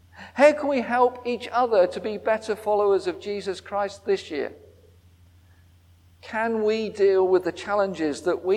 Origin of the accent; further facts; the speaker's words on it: Southampton, South East England, United Kingdom; I come from Southampton, so it's all right for me to say things about Southampton.